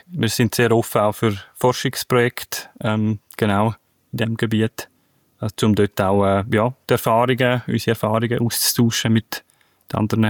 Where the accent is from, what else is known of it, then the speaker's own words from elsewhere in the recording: Graubünden, Switzerland; bin ich jetzt letztes Wochenende in meiner Heimat gewesen, Engadin, über den Julierpass.